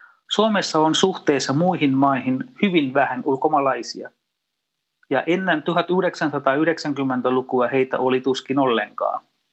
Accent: Sri Lanka; kotimaassani Sri Lankassa.

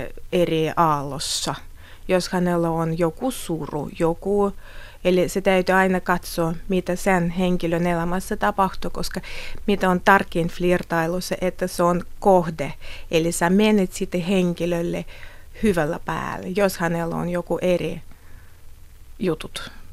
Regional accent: Moscow, Russia; Finnish is a second language; now in Finland; Itse asiassa, kun mä olen Moskovasta, Moskovassa metrossa ihmiset istuvat noin vastapäätä.

